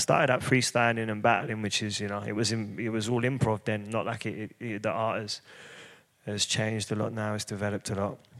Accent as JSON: {"language": "English", "region": "London", "country": "United Kingdom", "tie": "born or raised there", "said": "I grew up in East London."}